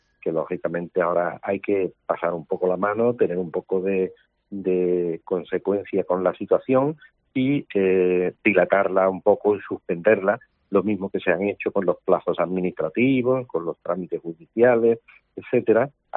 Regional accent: Andalusia, Spain; yo como andaluz, como presidente andaluz

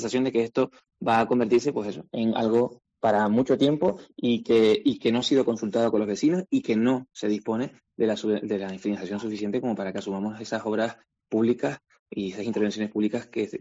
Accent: Canary Islands, Spain; nos entendemos a nosotros mismos como canarios

